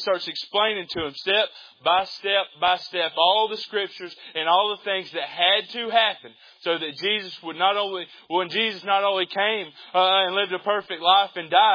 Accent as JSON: {"language": "English", "region": "Georgia", "country": "United States", "said": "I'm not an Israelite, y'all. I'm from Georgia. I'm a Gentile."}